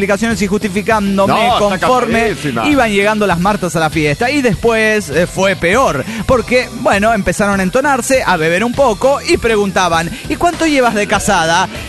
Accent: Mexico City, Mexico; de la antigua Tenochtitlán en México.

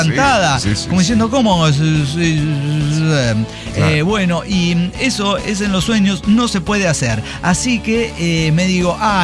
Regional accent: Durango, Mexico; now in Mazatlán, Mexico; esto yo crecí en Durango. Soy duranguense, como el pasito, ¿entiendes?

